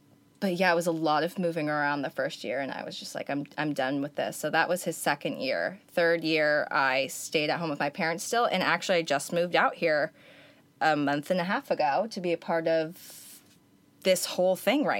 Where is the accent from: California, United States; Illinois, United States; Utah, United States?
California, United States; Like, home is California for us. We're both from Southern California, which worked out perfectly.